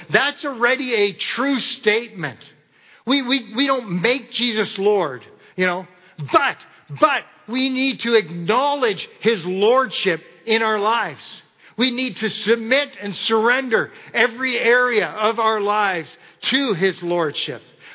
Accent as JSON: {"language": "English", "town": "Kitchener", "region": "Ontario", "country": "Canada", "tie": "born or raised there", "said": "I grew up in Kitchener, Ontario"}